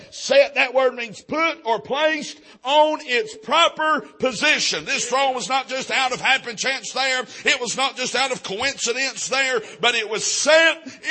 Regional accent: North Carolina, United States; You know, we're from North Carolina, brother. I ain't never seen a Taco John's.

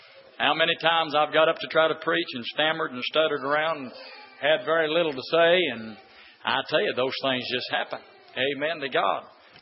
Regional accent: Kentucky, United States; I'm glad I'm from Kentucky.

